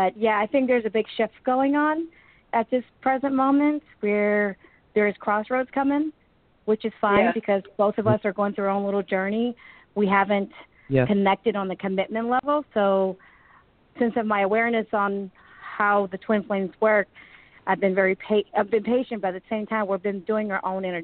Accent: India; Yeah, I think just based on my being, I mean, I'm from India

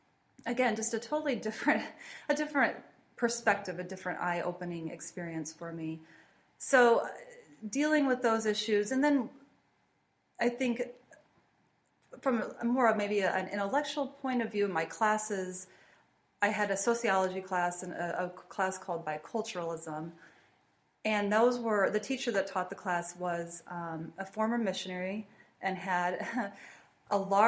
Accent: East Moline, Illinois, United States; also born or lived in Chicago; now in Davenport, United States; Well, I am a native to the Quad City area. I grew up in East Moline, and my mother is still living in the house that I was brought to home to, so some 43 years later, just from this area, glad now to call Davenport my home.

